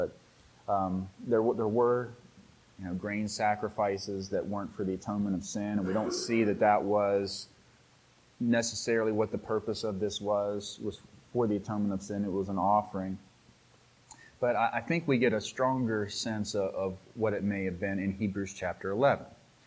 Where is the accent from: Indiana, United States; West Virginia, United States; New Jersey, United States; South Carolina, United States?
West Virginia, United States; And I'm from West Virginia, and this time of year, deer everywhere throughout the way.